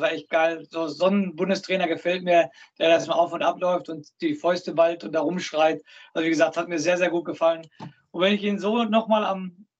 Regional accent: Germany; Natürlich sind wir Deutsche, wir haben die Hoffnung selbst.

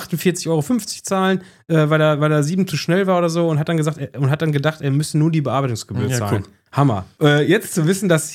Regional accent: Switzerland; das als Schweizer

